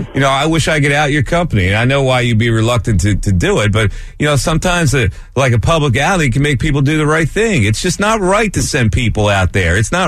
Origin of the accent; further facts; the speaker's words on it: Northeast, United States; But now, wait, we grew up in the Northeast.